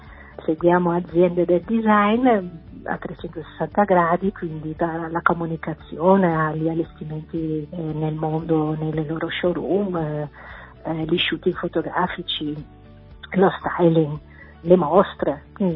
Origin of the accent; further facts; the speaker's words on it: Netherlands; born there; Italian is a second language; Amo la luce, e spesso dove sono nata io in Olanda manca